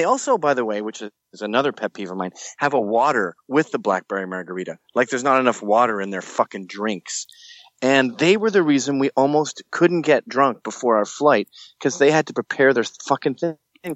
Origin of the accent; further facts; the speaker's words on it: Scotland, United Kingdom; I'm from Scotland, you know. What's that you got?